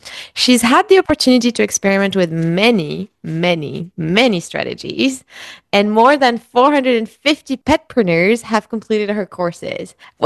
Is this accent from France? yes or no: yes; France; Talking about France, I just received a package from my hometown.